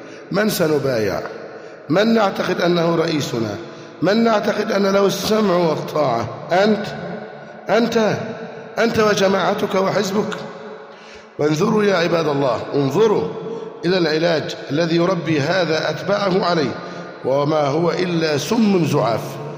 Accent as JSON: {"language": "Arabic", "country": "Egypt", "said": "اللهم احفظ بلدنا مصر أمناً أماناً"}